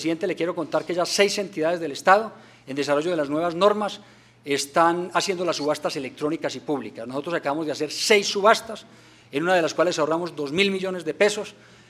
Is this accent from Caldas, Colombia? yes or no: yes; Pensilvania, Caldas, Colombia; Como dicen por allá en mi tierra, en Pensilvania, Caldas